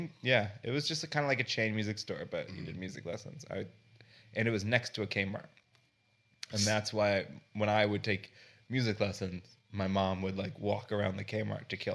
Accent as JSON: {"language": "English", "town": "Ellicott City", "region": "Maryland", "country": "United States", "said": "I'm from Ellicott City, Maryland."}